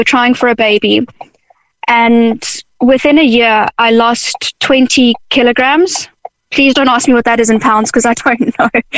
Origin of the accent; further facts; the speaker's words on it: South Africa; now in Ireland; I'm initially from South Africa.